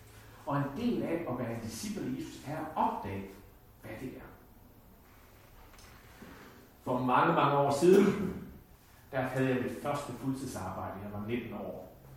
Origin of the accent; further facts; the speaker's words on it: Billund, Region of Southern Denmark, Denmark; Og jeg kom fra så almindeligt, kedeligt, jysk, middelklasse hjem. Jeg voksede op og følte, jeg voksede op i Billund, ligesom Billundsposten kalder Danmarks Las Vegas. Og der kommer jeg fra.